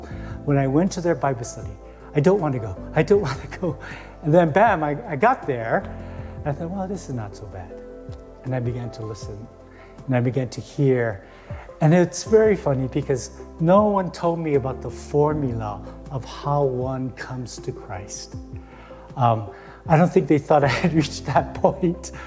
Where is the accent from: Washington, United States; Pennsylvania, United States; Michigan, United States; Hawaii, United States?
Hawaii, United States; I grew up Catholic in Hawaii, surrounded by what can only be described as paganism, multiple gods.